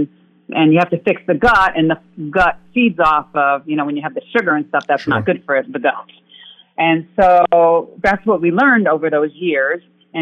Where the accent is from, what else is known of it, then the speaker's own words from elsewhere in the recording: Stamford, Connecticut, United States; also born or lived in Weston; Yeah, I was there a long time. Yeah. I was born and raised in Stamford.